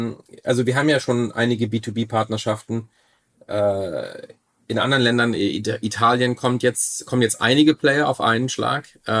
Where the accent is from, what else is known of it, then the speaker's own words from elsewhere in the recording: Germany; ich bin ja Deutscher